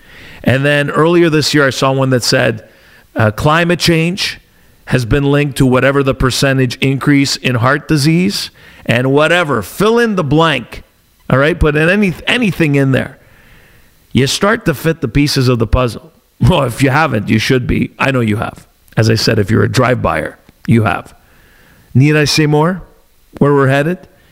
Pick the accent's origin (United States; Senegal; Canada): Canada; Montreal, Quebec; when I was growing up in East End of Montreal, in Rosemont, near the Olympic Stadium